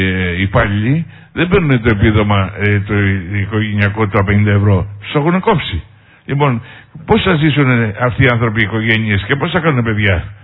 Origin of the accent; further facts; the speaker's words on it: Livathos, Ionian Islands, Greece; γιατί είμαι από τη Λιβαθό.